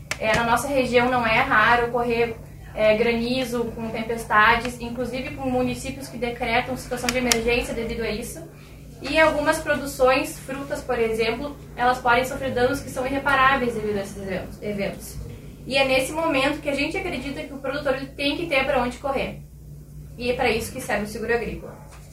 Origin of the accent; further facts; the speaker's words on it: Brazil; E eu acho que nós, como brasileiros, todos nós sabemos a importância do nosso agronegócio